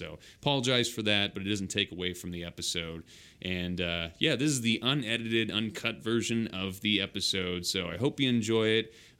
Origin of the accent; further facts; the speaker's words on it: Sparks, Nevada, United States; because I grew up in Sparks, so we used as a family, go to the restaurants